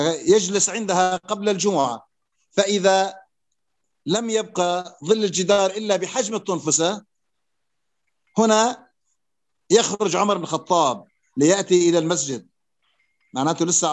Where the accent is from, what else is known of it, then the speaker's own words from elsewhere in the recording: Syria; نحن عندنا بسوريا مثلا الأذان الرسمي